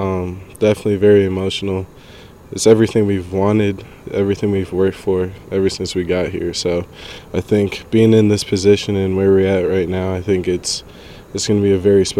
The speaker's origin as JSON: {"language": "English", "region": "Minnesota", "country": "United States", "tie": "born or raised there", "said": "this whole entire growing up in Minnesota and going to Minnesota is a special thing"}